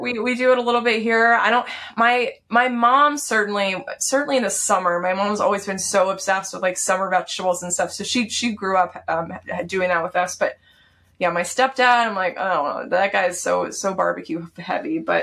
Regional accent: Texas, United States; I grew up in Texas. My family eats meat.

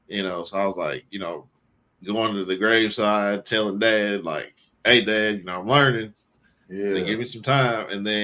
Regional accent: Memphis, Tennessee, United States; because my dad, man, you know, just growing up in Memphis, like, I love blues music.

